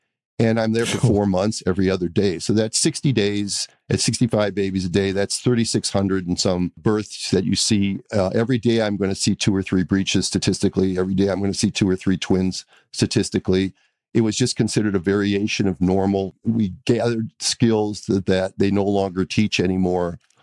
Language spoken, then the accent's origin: English; Minnesota, United States; I grew up in the Midwestern part of the United States, a place called Minnesota. And I went to college there